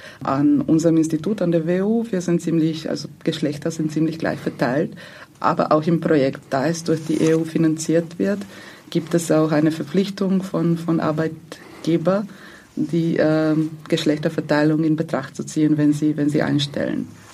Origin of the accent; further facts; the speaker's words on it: Zagreb, City of Zagreb, Croatia; Ich komme aus Zagreb, aus Kroatien.